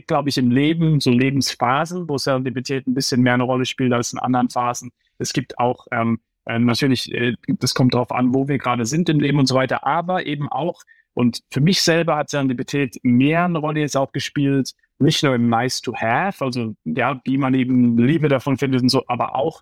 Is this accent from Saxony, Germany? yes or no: no; Heidelberg, Baden-Württemberg, Germany; ich bin aufgewachsen im Umfeld, ja, du weißt, ich komme aus Heidelberg